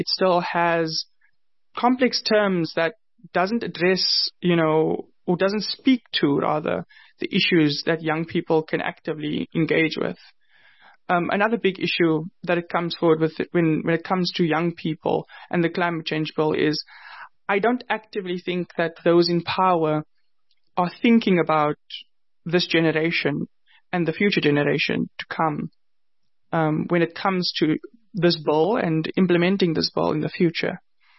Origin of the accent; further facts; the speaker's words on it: South Africa; I'm a youth intersectional justice activist. I'm from South Africa.